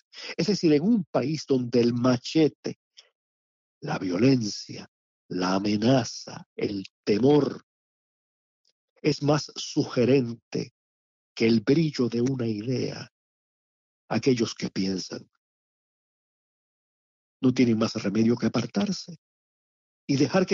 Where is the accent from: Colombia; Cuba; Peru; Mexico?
Cuba; yo recuerdo mi niñez en Cuba